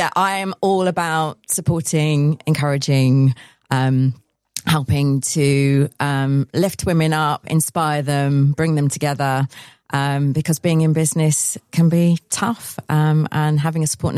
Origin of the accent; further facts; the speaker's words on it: Leigh-on-Sea, East of England, United Kingdom; We're a networking group franchise based predominantly in Essex, because that's where I'm from. I'm from Leigh-on-Sea near Southend.